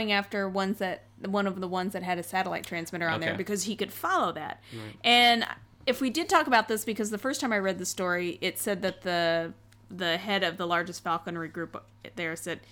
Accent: Indiana, United States; I grew up in Indiana where you had Wabasha Street, and here it's Wabasha

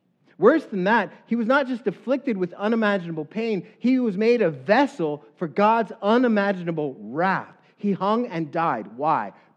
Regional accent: El Paso, Texas, United States; If you don't know what I just said, don't worry, I'm from El Paso.

